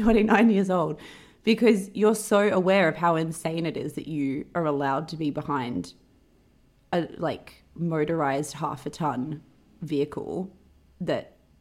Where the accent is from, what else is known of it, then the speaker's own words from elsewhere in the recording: Perth, Western Australia, Australia; But then when I think about growing up in Perth, we would go to the beach after school.